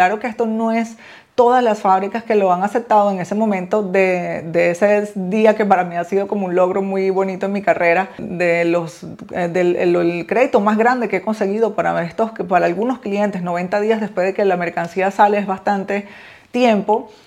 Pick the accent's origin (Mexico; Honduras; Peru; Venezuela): Venezuela; moved away as an adult; Empecé hace 14 años a importar desde China y a los 3 años y medio de haber estado importando en mi país Venezuela, tuve una idea de mudarme a este país en ese momento con mi hija de 6 años